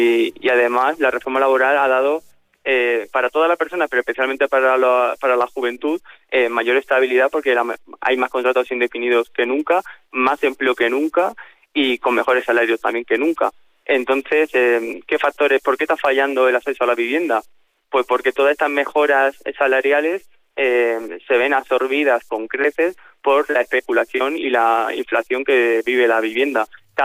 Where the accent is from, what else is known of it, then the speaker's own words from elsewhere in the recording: Torre Pacheco, Region of Murcia, Spain; now in Murcia, Spain; yo que soy de Torre Pacheco, aunque llevo ya 10 años viviendo en Murcia ciudad